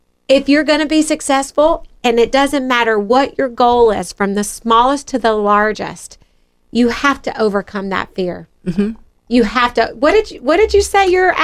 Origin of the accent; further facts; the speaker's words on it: the South, United States; accent: Southern; So I thought people would hear my Southern accent and think that I wasn't as smart as they were or something